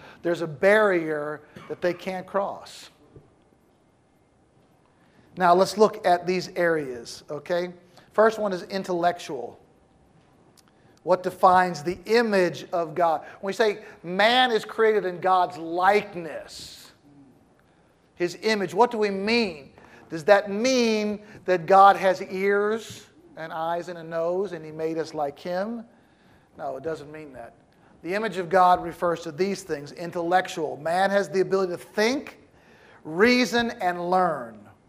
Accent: St. Louis, Missouri, United States; When I was home this summer, I went to my hometown where I was raised in St. Louis.

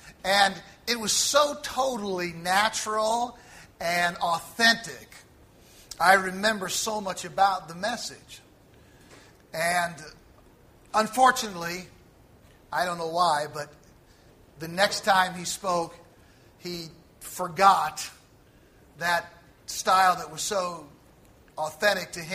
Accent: St. Louis, Missouri, United States; Alita and I spent 9 years in St. Louis. After our married life, we're both from St. Louis, but met in another city and then came back.

